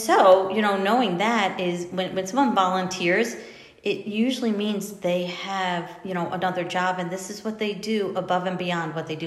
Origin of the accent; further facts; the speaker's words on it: Pleasant Mount, Pennsylvania, United States; And I have to brag, I am from Pleasant Mount. That's kind of why I picked both of you or asked both of you to be on the show, because this is where I live. This is where, my children have grown up.